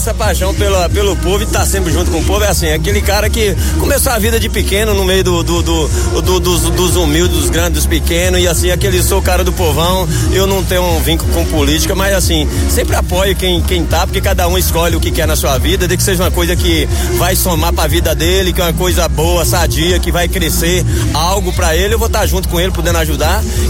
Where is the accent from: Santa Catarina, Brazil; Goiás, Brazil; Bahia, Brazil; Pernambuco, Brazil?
Bahia, Brazil; now in Oeste da Bahia, Brazil; eu vim lá da Chapada, vim pra aqui.